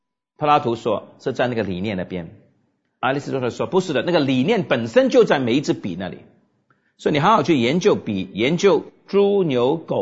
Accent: China; 就是用我们中国人的话，就是格物致知

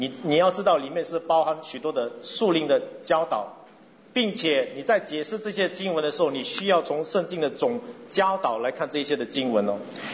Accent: Singapore; 我们新加坡人通常没有饥饿超过一两天

